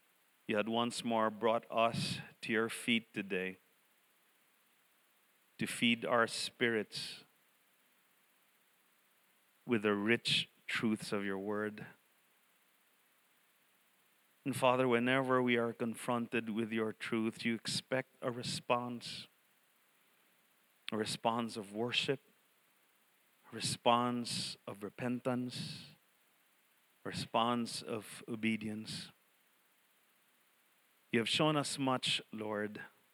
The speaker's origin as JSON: {"language": "English", "country": "Philippines", "said": "because we're all Filipino, we love pictures, right?"}